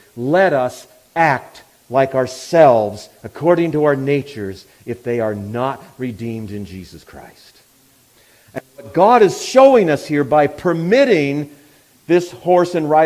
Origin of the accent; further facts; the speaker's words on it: Minnesota, United States; Well, I'm a decent guy. I'm from Minnesota. I'm nice, right?